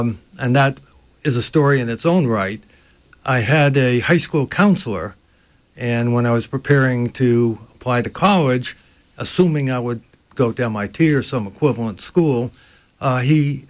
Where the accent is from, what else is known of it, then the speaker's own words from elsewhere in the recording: New Bedford, Massachusetts, United States; I grew up in New Bedford. It had been a very rich city during the 1800s because of whaling, and so it still has a whaling museum there.